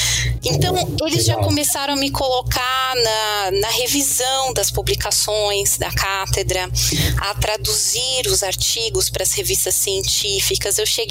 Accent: Brazil; Então não tenho descendentes, eu sou brasileira típica, misturada de todos os povos do mundo, né?

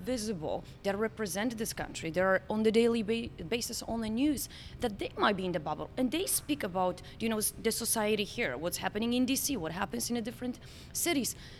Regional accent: Poland; English is a second language; it's the same when people would ask where I'm from and I say I'm from Poland.

